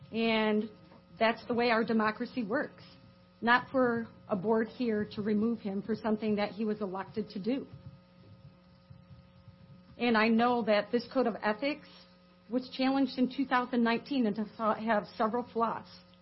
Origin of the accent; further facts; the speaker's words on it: Boyne City, Michigan, United States; I'm from Boyne City in Charlevoix County.